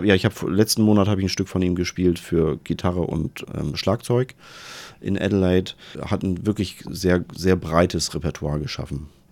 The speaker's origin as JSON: {"language": "German", "town": "Bremerhaven", "region": "Bremen", "country": "Germany", "tie": "born or raised there", "said": "Naja, also ich bin in Bremerhaven aufgewachsen"}